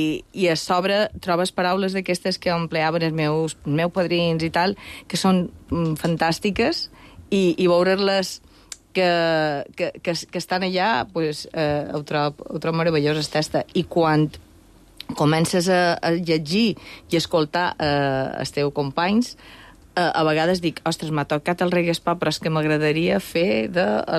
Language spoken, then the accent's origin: Catalan; Balearic Islands, Spain; Jo és que som mallorquina